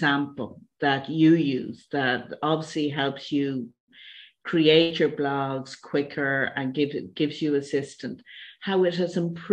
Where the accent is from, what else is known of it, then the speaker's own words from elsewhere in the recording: Ireland; accent: Irish; used it years ago, and I'm Irish, and Irish people can't pronounce their T's. It just is a national thing. We can't pronounce our T's. So I would talk to Dragon, and it had a huge problem with my Irish accent.